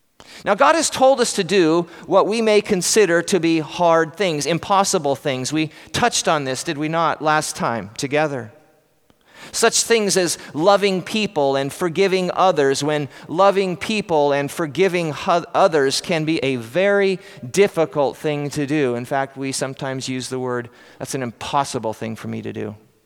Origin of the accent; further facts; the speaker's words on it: Colfax, Washington, United States; Growing up in Colfax in the summer, I worked the wheat harvest for a farmer, driving truck, taking the harvested grain from the combine to the grain elevator